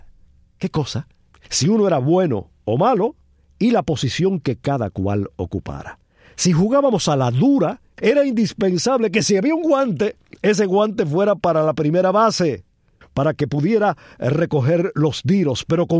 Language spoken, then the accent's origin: Spanish; Cuba; Yo recuerdo en mi pueblo cómo muchos de nosotros, los niños de entonces, hacíamos las pelotas así